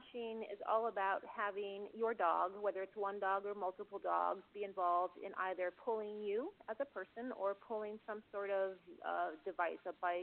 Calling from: Anchorage, Alaska, United States; I'm calling from Anchorage.

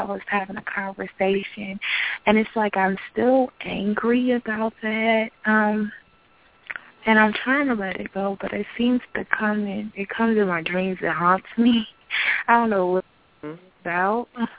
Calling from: New Jersey, United States; I'm calling from Jersey.

